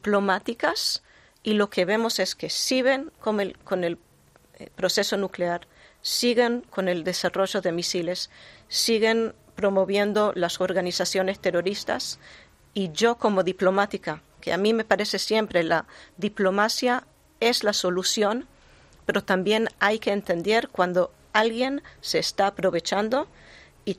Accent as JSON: {"language": "Spanish", "town": "Jerusalem", "region": "Jerusalem District", "country": "Israel", "tie": "born there", "second_language": "Spanish", "said": "Y mis padres se mudaron a Israel y yo nací en Jerusalén."}